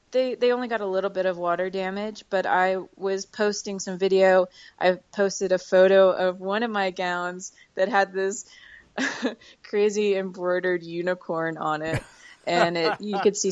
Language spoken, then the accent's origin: English; Louisiana, United States; also born or lived in Birmingham, Alabama; Well, I was born in Birmingham, but my family relocated to Louisiana when I was 2 years old. So Louisiana is really where I grew up and spent, all my formative years.